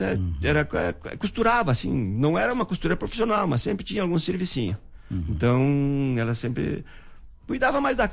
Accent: Marau, Rio Grande do Sul, Brazil; Vieram novos para cá e nasci em 1961 aqui em Marau. Esse ano faço 65 anos.

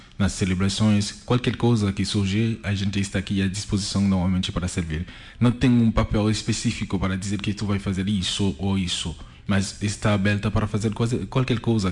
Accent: Haiti; Portuguese is a second language; now in Brazil; Do Haiti. Sou natural do Haiti, eu venho aqui no Brasil mesmo para estudar e depois volto no Haiti.

